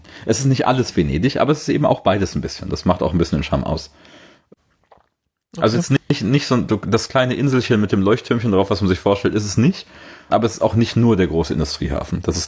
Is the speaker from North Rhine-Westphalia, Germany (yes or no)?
yes; Cologne, North Rhine-Westphalia, Germany; da ist man auch als Kölner, sag ich mal